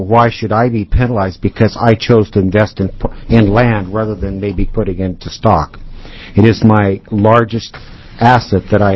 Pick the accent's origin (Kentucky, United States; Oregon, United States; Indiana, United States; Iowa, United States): Oregon, United States; Warrenton; I'm from Warrenton, Oregon.